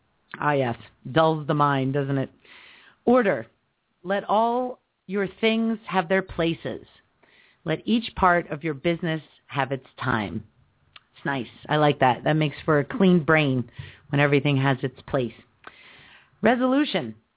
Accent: Philadelphia, Pennsylvania, United States; I'm from Philadelphia.

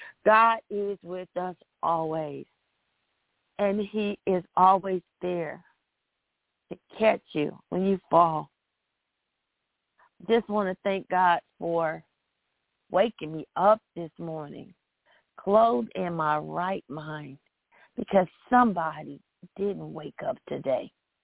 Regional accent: Kentucky, United States; I grew up in Kentucky, and that's what I listened to.

